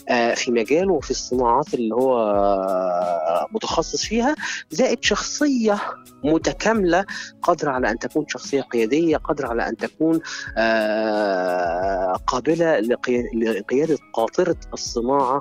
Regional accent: Egypt; عندنا في مصر 10 جامعات تكنولوجيه.

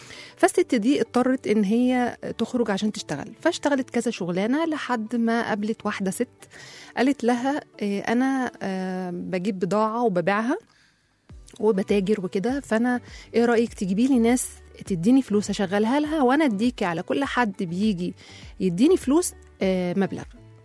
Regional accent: Egypt; احنا طبعا مصريين بنشوف مثلا حد فتح محل موبايلات

